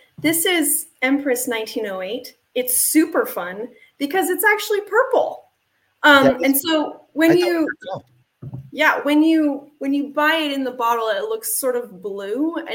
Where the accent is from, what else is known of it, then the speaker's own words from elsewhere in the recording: Colorado, United States; No, I'm actually from Colorado. And I'm kind of in Idaho and Colorado at the moment.